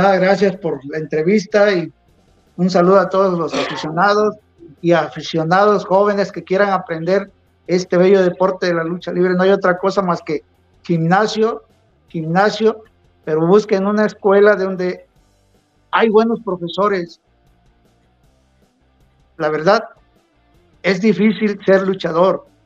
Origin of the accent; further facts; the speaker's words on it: Río Grande, Oaxaca, Mexico; also born or lived in Acapulco; Yo nací en Acapulco, pero me crié en Río Grande, Oaxaca.